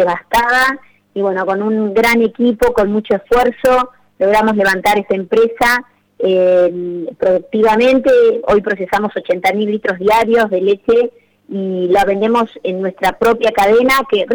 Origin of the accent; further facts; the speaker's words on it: Olavarría, Buenos Aires Province, Argentina; Yo soy de Olavarría original, pero la fábrica está en la ciudad de Azul, provincia de Buenos Aires